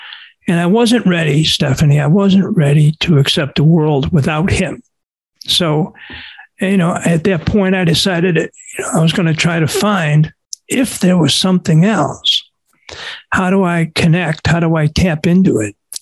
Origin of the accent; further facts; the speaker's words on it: Buffalo, New York, United States; I grew up in Buffalo, as you can see, the Sabres jerseys behind me.